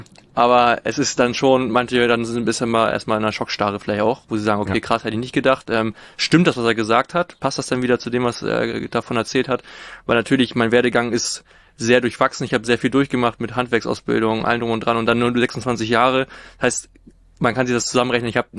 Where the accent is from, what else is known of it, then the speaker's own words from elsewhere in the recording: Tornesch, Schleswig-Holstein, Germany; Ich bin ursprünglich in Tornisch aufgewachsen, das ist beim Kreis Pinneberg.